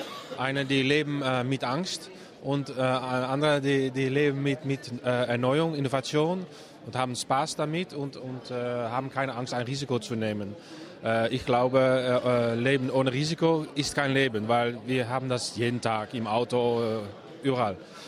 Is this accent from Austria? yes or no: no; Netherlands; German is a second language; ich bin Holländer, das haben Sie fast schon gehört